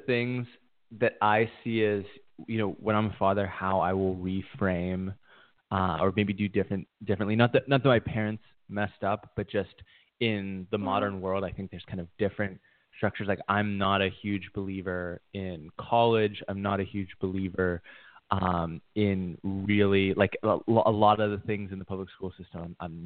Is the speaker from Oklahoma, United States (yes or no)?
no; Pittsburgh, Pennsylvania, United States; now in Chiang Mai, Thailand; growing up in Pittsburgh next to watching people who live here in Chiang Mai, Thailand